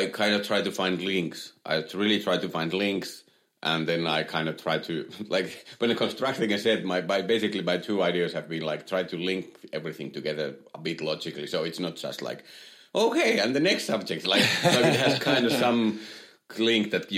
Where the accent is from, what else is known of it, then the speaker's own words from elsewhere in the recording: Finland; English is a second language; Yeah, and, like, I have to explain my accent. Like, yes, I have a little bit of an accent